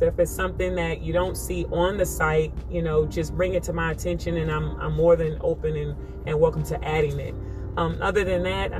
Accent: Alexandria, Louisiana, United States; now in Lafayette, United States; It started in Lafayette. I mean, that's where I live. But Alexandria, that's where I was born and raised.

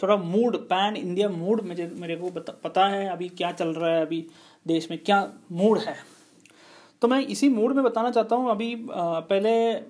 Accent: South India, India; Hindi is a second language; मैं native speaker Hindi नहीं हूँ, मैं तो साउथ से हूँ, तो हमारा हिंदी इतना अच्छा नहीं है

